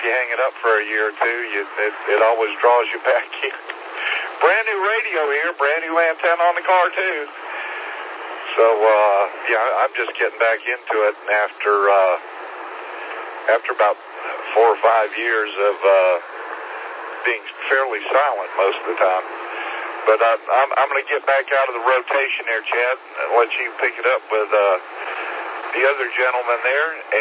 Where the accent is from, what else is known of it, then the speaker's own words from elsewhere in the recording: United Kingdom; now in Campobello, United States; I'm from the United Kingdom many years ago.